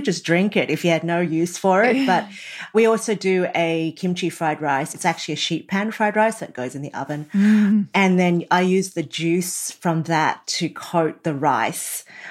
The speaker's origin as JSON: {"language": "English", "country": "Australia", "tie": "born there", "said": "I was born in Australia, so we eat sausage rolls"}